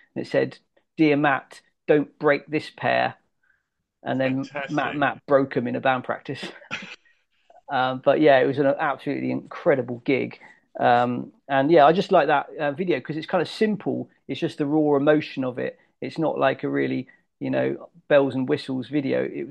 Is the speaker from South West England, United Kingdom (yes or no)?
yes; South West England, United Kingdom; I'm from Devon, and he's from Whitstone in near Exeter.